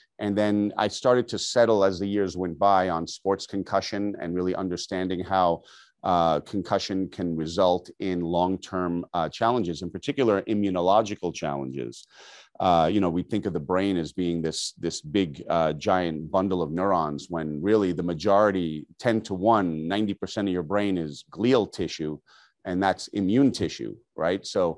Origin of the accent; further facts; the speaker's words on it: Queens, New York, United States; I grew up in New York City and Queens, New York in particular.